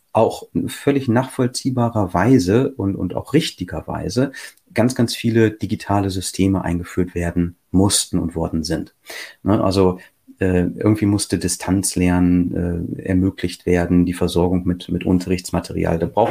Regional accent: Lower Saxony, Germany; weil ich als Niedersachse immer diese Beispiele direkt vor der Nase habe.

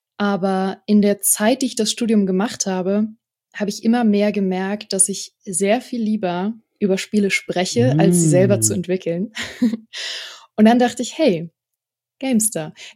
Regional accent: Berlin, Germany; Ich habe immer in Berlin gelebt. Ich bin in Berlin geboren worden und habe da meine Wohnung gehabt in der Nähe von der Uni.

